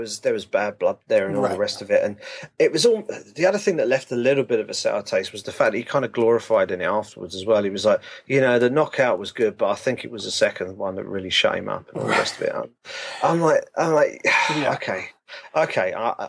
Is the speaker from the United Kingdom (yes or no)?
yes; United Kingdom; So I'm happy to see the fight because I'm a Brit.